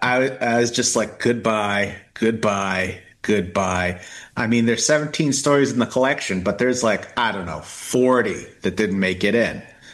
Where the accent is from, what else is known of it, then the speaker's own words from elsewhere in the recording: Philadelphia, Pennsylvania, United States; And I'm like, because I grew up in Philadelphia.